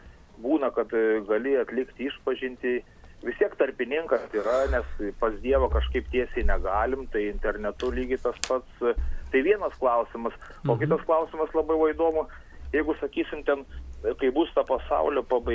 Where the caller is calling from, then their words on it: Marijampolė, Marijampolė County, Lithuania; Taip, iš Marijampolės.